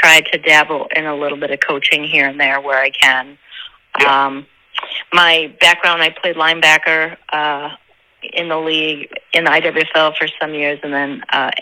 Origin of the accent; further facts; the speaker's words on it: Denver, Colorado, United States; And I grew up in Denver, Colorado, went to college at UC Berkeley.